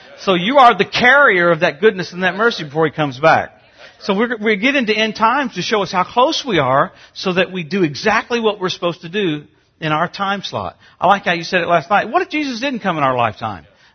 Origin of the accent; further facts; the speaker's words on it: Louisiana, United States; I grew up in Louisiana, and I don't want to have a weed eater during the millennium.